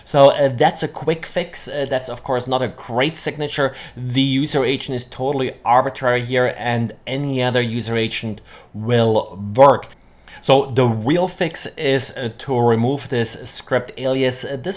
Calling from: Jacksonville, Florida, United States; I'm today recording from Jacksonville, Florida.

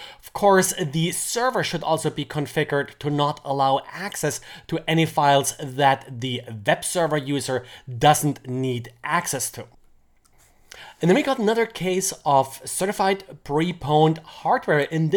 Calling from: Jacksonville, Florida, United States; I'm today recording from Jacksonville, Florida.

